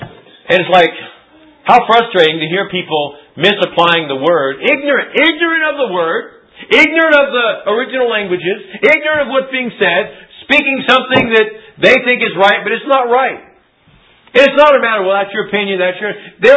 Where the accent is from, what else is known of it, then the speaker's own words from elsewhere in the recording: Albuquerque, New Mexico, United States; I was raised in Albuquerque. They were interested in the fact that I was raised in Albuquerque. I went to Manzano High School